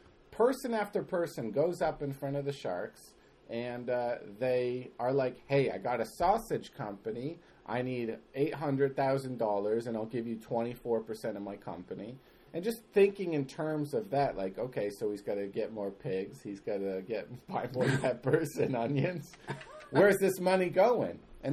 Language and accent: English; New Jersey, United States; I argued I was from New Jersey, and this is my nature.